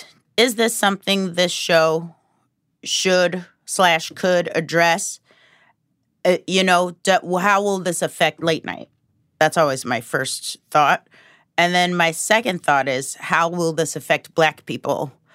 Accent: Omaha, Nebraska, United States; And of course, I grew up in Omaha, Nebraska, so it's probably double regular for me.

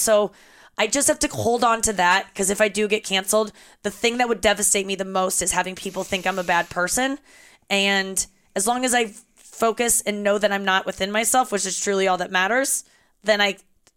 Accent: St. Louis, Missouri, United States; I was raised in St. Louis.

